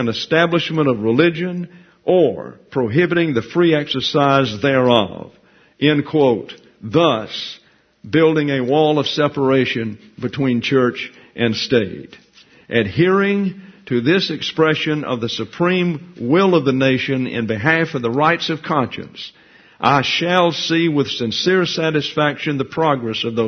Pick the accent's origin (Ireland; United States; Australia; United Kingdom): United States; Alabama; I'm from Alabama, and there was a fellow down there who was a judge.